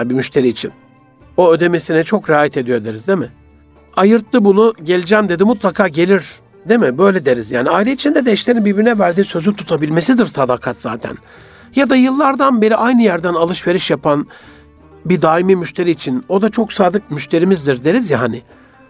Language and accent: Turkish; Gaziantep, Turkey; Ben daha böyle bir Antepli olarak o iştahla otururum o sofra yani.